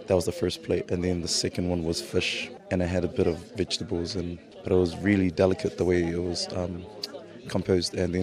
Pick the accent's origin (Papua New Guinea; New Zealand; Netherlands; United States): New Zealand; I am a New Zealander, but my parents are from Samoa